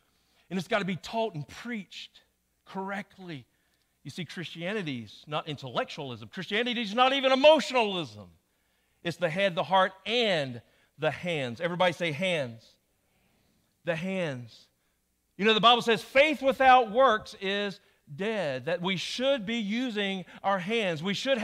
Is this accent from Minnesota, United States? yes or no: no; Commerce, Georgia, United States; I grew up in Commerce, Georgia, not far from here. And I was raised at First Baptist Church Commerce.